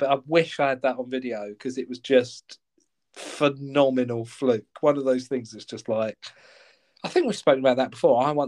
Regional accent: Westcliff, East of England, United Kingdom; And then I gave my son a go, and he'd never shot a gun before, even though we're from Westcliff.

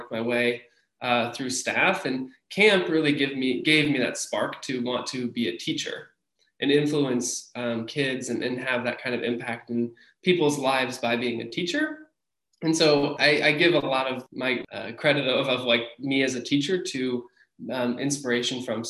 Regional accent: Cedar Rapids, Iowa, United States; Yeah, so I grew up in Iowa, in Cedar Rapids, Iowa.

